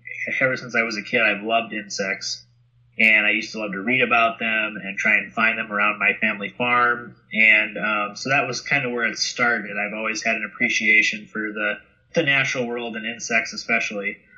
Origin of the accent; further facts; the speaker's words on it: Indiana, United States; So in 2013, when I moved home from Indianapolis back to Northwest Indiana, is when I started it as a business.